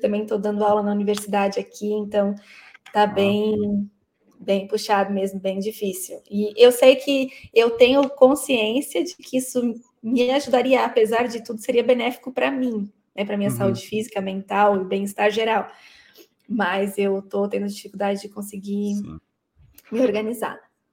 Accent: Imbituba, Santa Catarina, Brazil; moved away as an adult; now in Australia; Sou natural de Imbituba

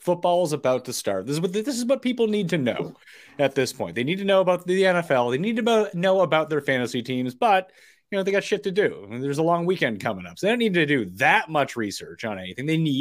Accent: the Maritimes, Canada; accent: Maritimes; so I am Canadian, spent a ton of time in the States, got rid of my horrible Maritimes accent, and maybe it peeks through a little bit when I'm drinking.

